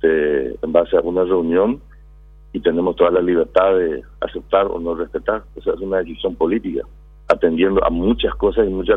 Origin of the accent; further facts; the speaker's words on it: Coronel Oviedo, Caaguazú, Paraguay; yo soy de Coronel Oviedo, llegué anoche